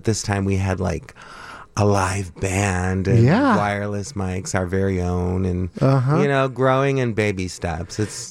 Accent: Hammond, Indiana, United States; Well, I'm from Northwest Indiana. Okay. And Hammond.

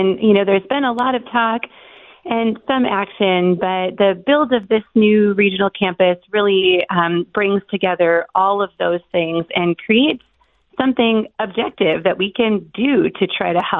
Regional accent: North Dakota, United States; So, I'm from North Dakota, and my great-great-grandfather founded a small town in North Dakota where my parents were raised, and many of my family still live.

